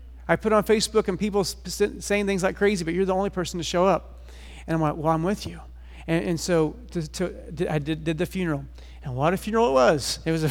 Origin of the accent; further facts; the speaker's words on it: Independence, Missouri, United States; I'm from Kansas City, born and raised in Independence, Missouri.